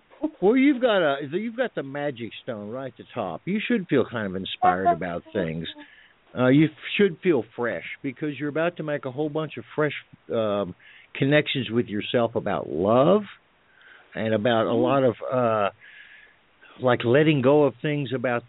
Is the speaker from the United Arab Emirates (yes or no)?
no; the South, United States; accent: southern; Excuse my southern accent.